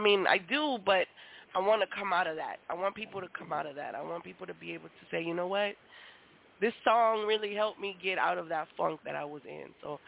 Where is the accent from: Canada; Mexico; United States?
Mexico; I was born in Mexico, so I was raised